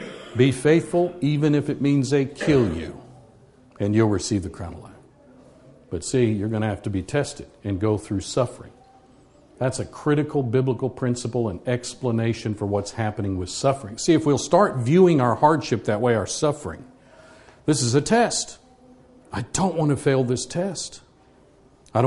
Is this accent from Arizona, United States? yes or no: yes; Arizona, United States; these are pictures of my home state of Arizona.